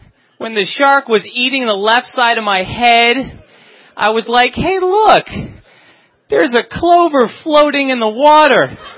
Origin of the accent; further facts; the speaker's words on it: Chicago, Illinois, United States; I'm from Chicago originally.